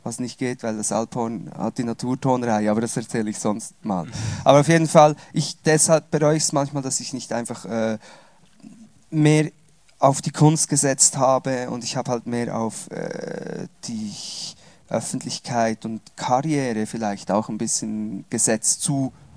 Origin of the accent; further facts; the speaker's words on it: Switzerland; dann sind wir auf Umwegen zurück in die Schweiz gekommen. Also ich bin Schweizer, ausgewandert und wieder zurückgewandert. Kaum habe ich Hochdeutsch Portugiesisch gelernt, musste ich wieder zurückkommen in die Schweiz und konnte dann nicht mehr so gut Schweizer und Hochdeutsch. Schweizerdeutsch schon, aber Hochdeutsch